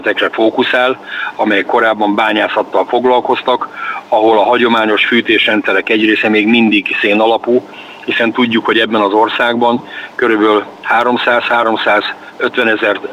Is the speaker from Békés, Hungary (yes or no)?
no; Borsod-Abaúj-Zemplén, Hungary; de hát ezt hibás ebben a megyében tájsebbnek nevezni, tudjuk jól, mi itt nőttünk föl, ugye ez része volt az életünknek.